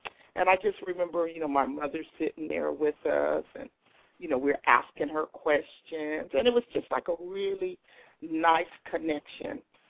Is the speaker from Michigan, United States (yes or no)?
no; Chicago, Illinois, United States; now in California, United States; I grew up in Chicago. I'm now in California.